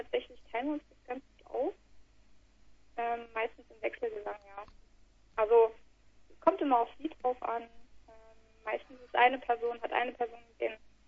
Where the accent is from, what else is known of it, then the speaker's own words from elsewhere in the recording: Freiberg, Saxony, Germany; Genau, wir kommen eigentlich aus Freiberg, wir sind da aber kaum noch